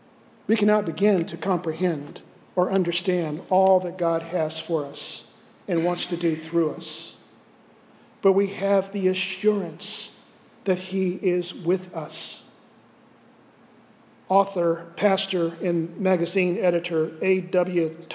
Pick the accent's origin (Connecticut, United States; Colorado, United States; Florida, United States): Florida, United States; Winter Haven; As many of you know, I grew up in Winter Haven. It's a small town in Central Florida, population about 30,000.